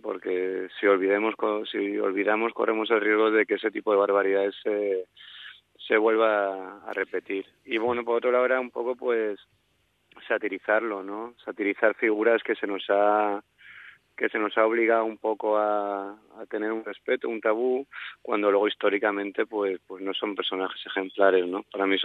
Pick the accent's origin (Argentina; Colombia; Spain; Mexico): Spain; Benidorm, Valencian Community; yo soy de Benidorm, soy de un pueblo